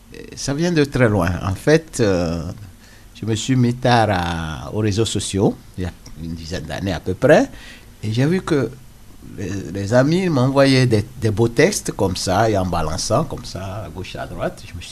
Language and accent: French; Togo; il faut dire que bon, je suis du Togo, comme vous l'avez dit, et nous sommes de la culture orale.